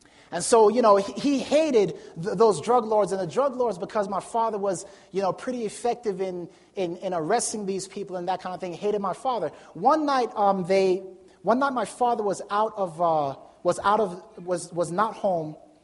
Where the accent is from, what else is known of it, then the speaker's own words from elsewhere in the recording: Jamaica; born there; I was born in Jamaica. Not that Jamaica was an empty, void, dark place. I just happened to be born in Jamaica.